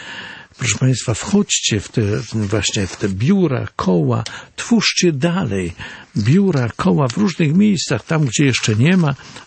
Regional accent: Olkusz, Lesser Poland, Poland; W Olkuszu pozdrawiam moje rodzinne miasto serdecznie

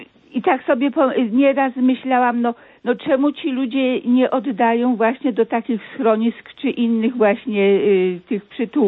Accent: Nowy Sącz, Lesser Poland, Poland; Ja na przykład jestem z Sącza

